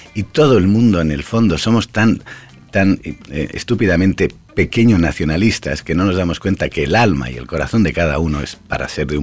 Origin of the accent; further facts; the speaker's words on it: Buenos Aires, Argentina; Pero yo soy muy bonaerense, porque este país es un país de muchos países, y entre ellos uno que es Buenos Aires.